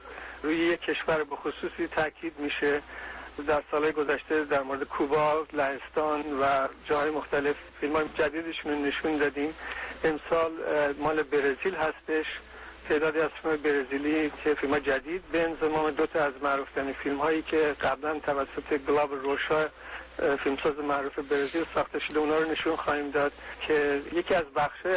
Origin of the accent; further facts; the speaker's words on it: Iran; من ایرانی هستم و علاقه شدید خودم به سینمای وطن خودم دارم